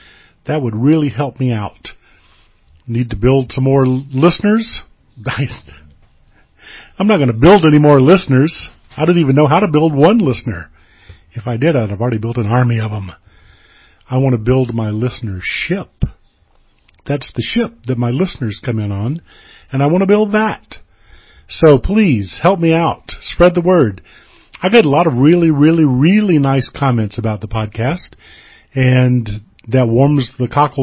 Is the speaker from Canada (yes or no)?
no; South Carolina, United States; born there; she was born in North Carolina and I was born in South Carolina